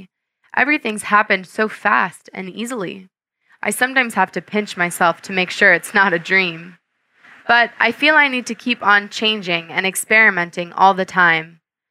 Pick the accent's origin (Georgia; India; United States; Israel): Georgia; now in United Kingdom; I think I'm British in my mind and Georgian in my heart. You see, I call England home really because I've been living here for such a long time now, but Georgia is in my heart.